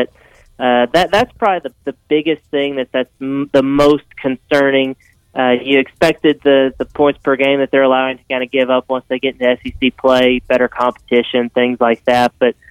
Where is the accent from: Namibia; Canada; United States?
Canada; Springdale, Newfoundland and Labrador; He's from Springdale Harbor. Springdale's my hometown. I've actually watched Blake Adams play since he was about 7 or 8 years old.